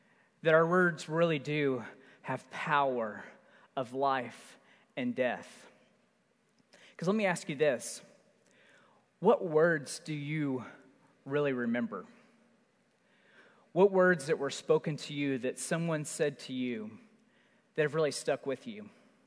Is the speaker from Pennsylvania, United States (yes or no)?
no; Oklahoma, United States; kind of growing up in Oklahoma, we would call it the swap meet.